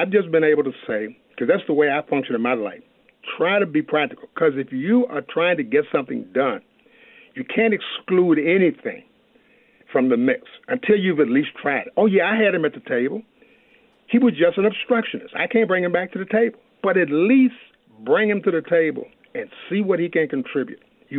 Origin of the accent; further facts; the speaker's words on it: Lynchburg, Virginia, United States; I was born in South Central Virginia in a place called Lynchburg. That should tell you enough about, you know, where I grew up.